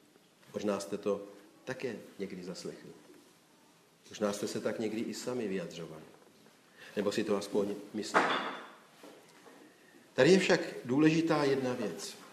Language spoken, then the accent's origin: Czech; South Moravian Region, Czechia; na jihu Moravy, odkud pocházím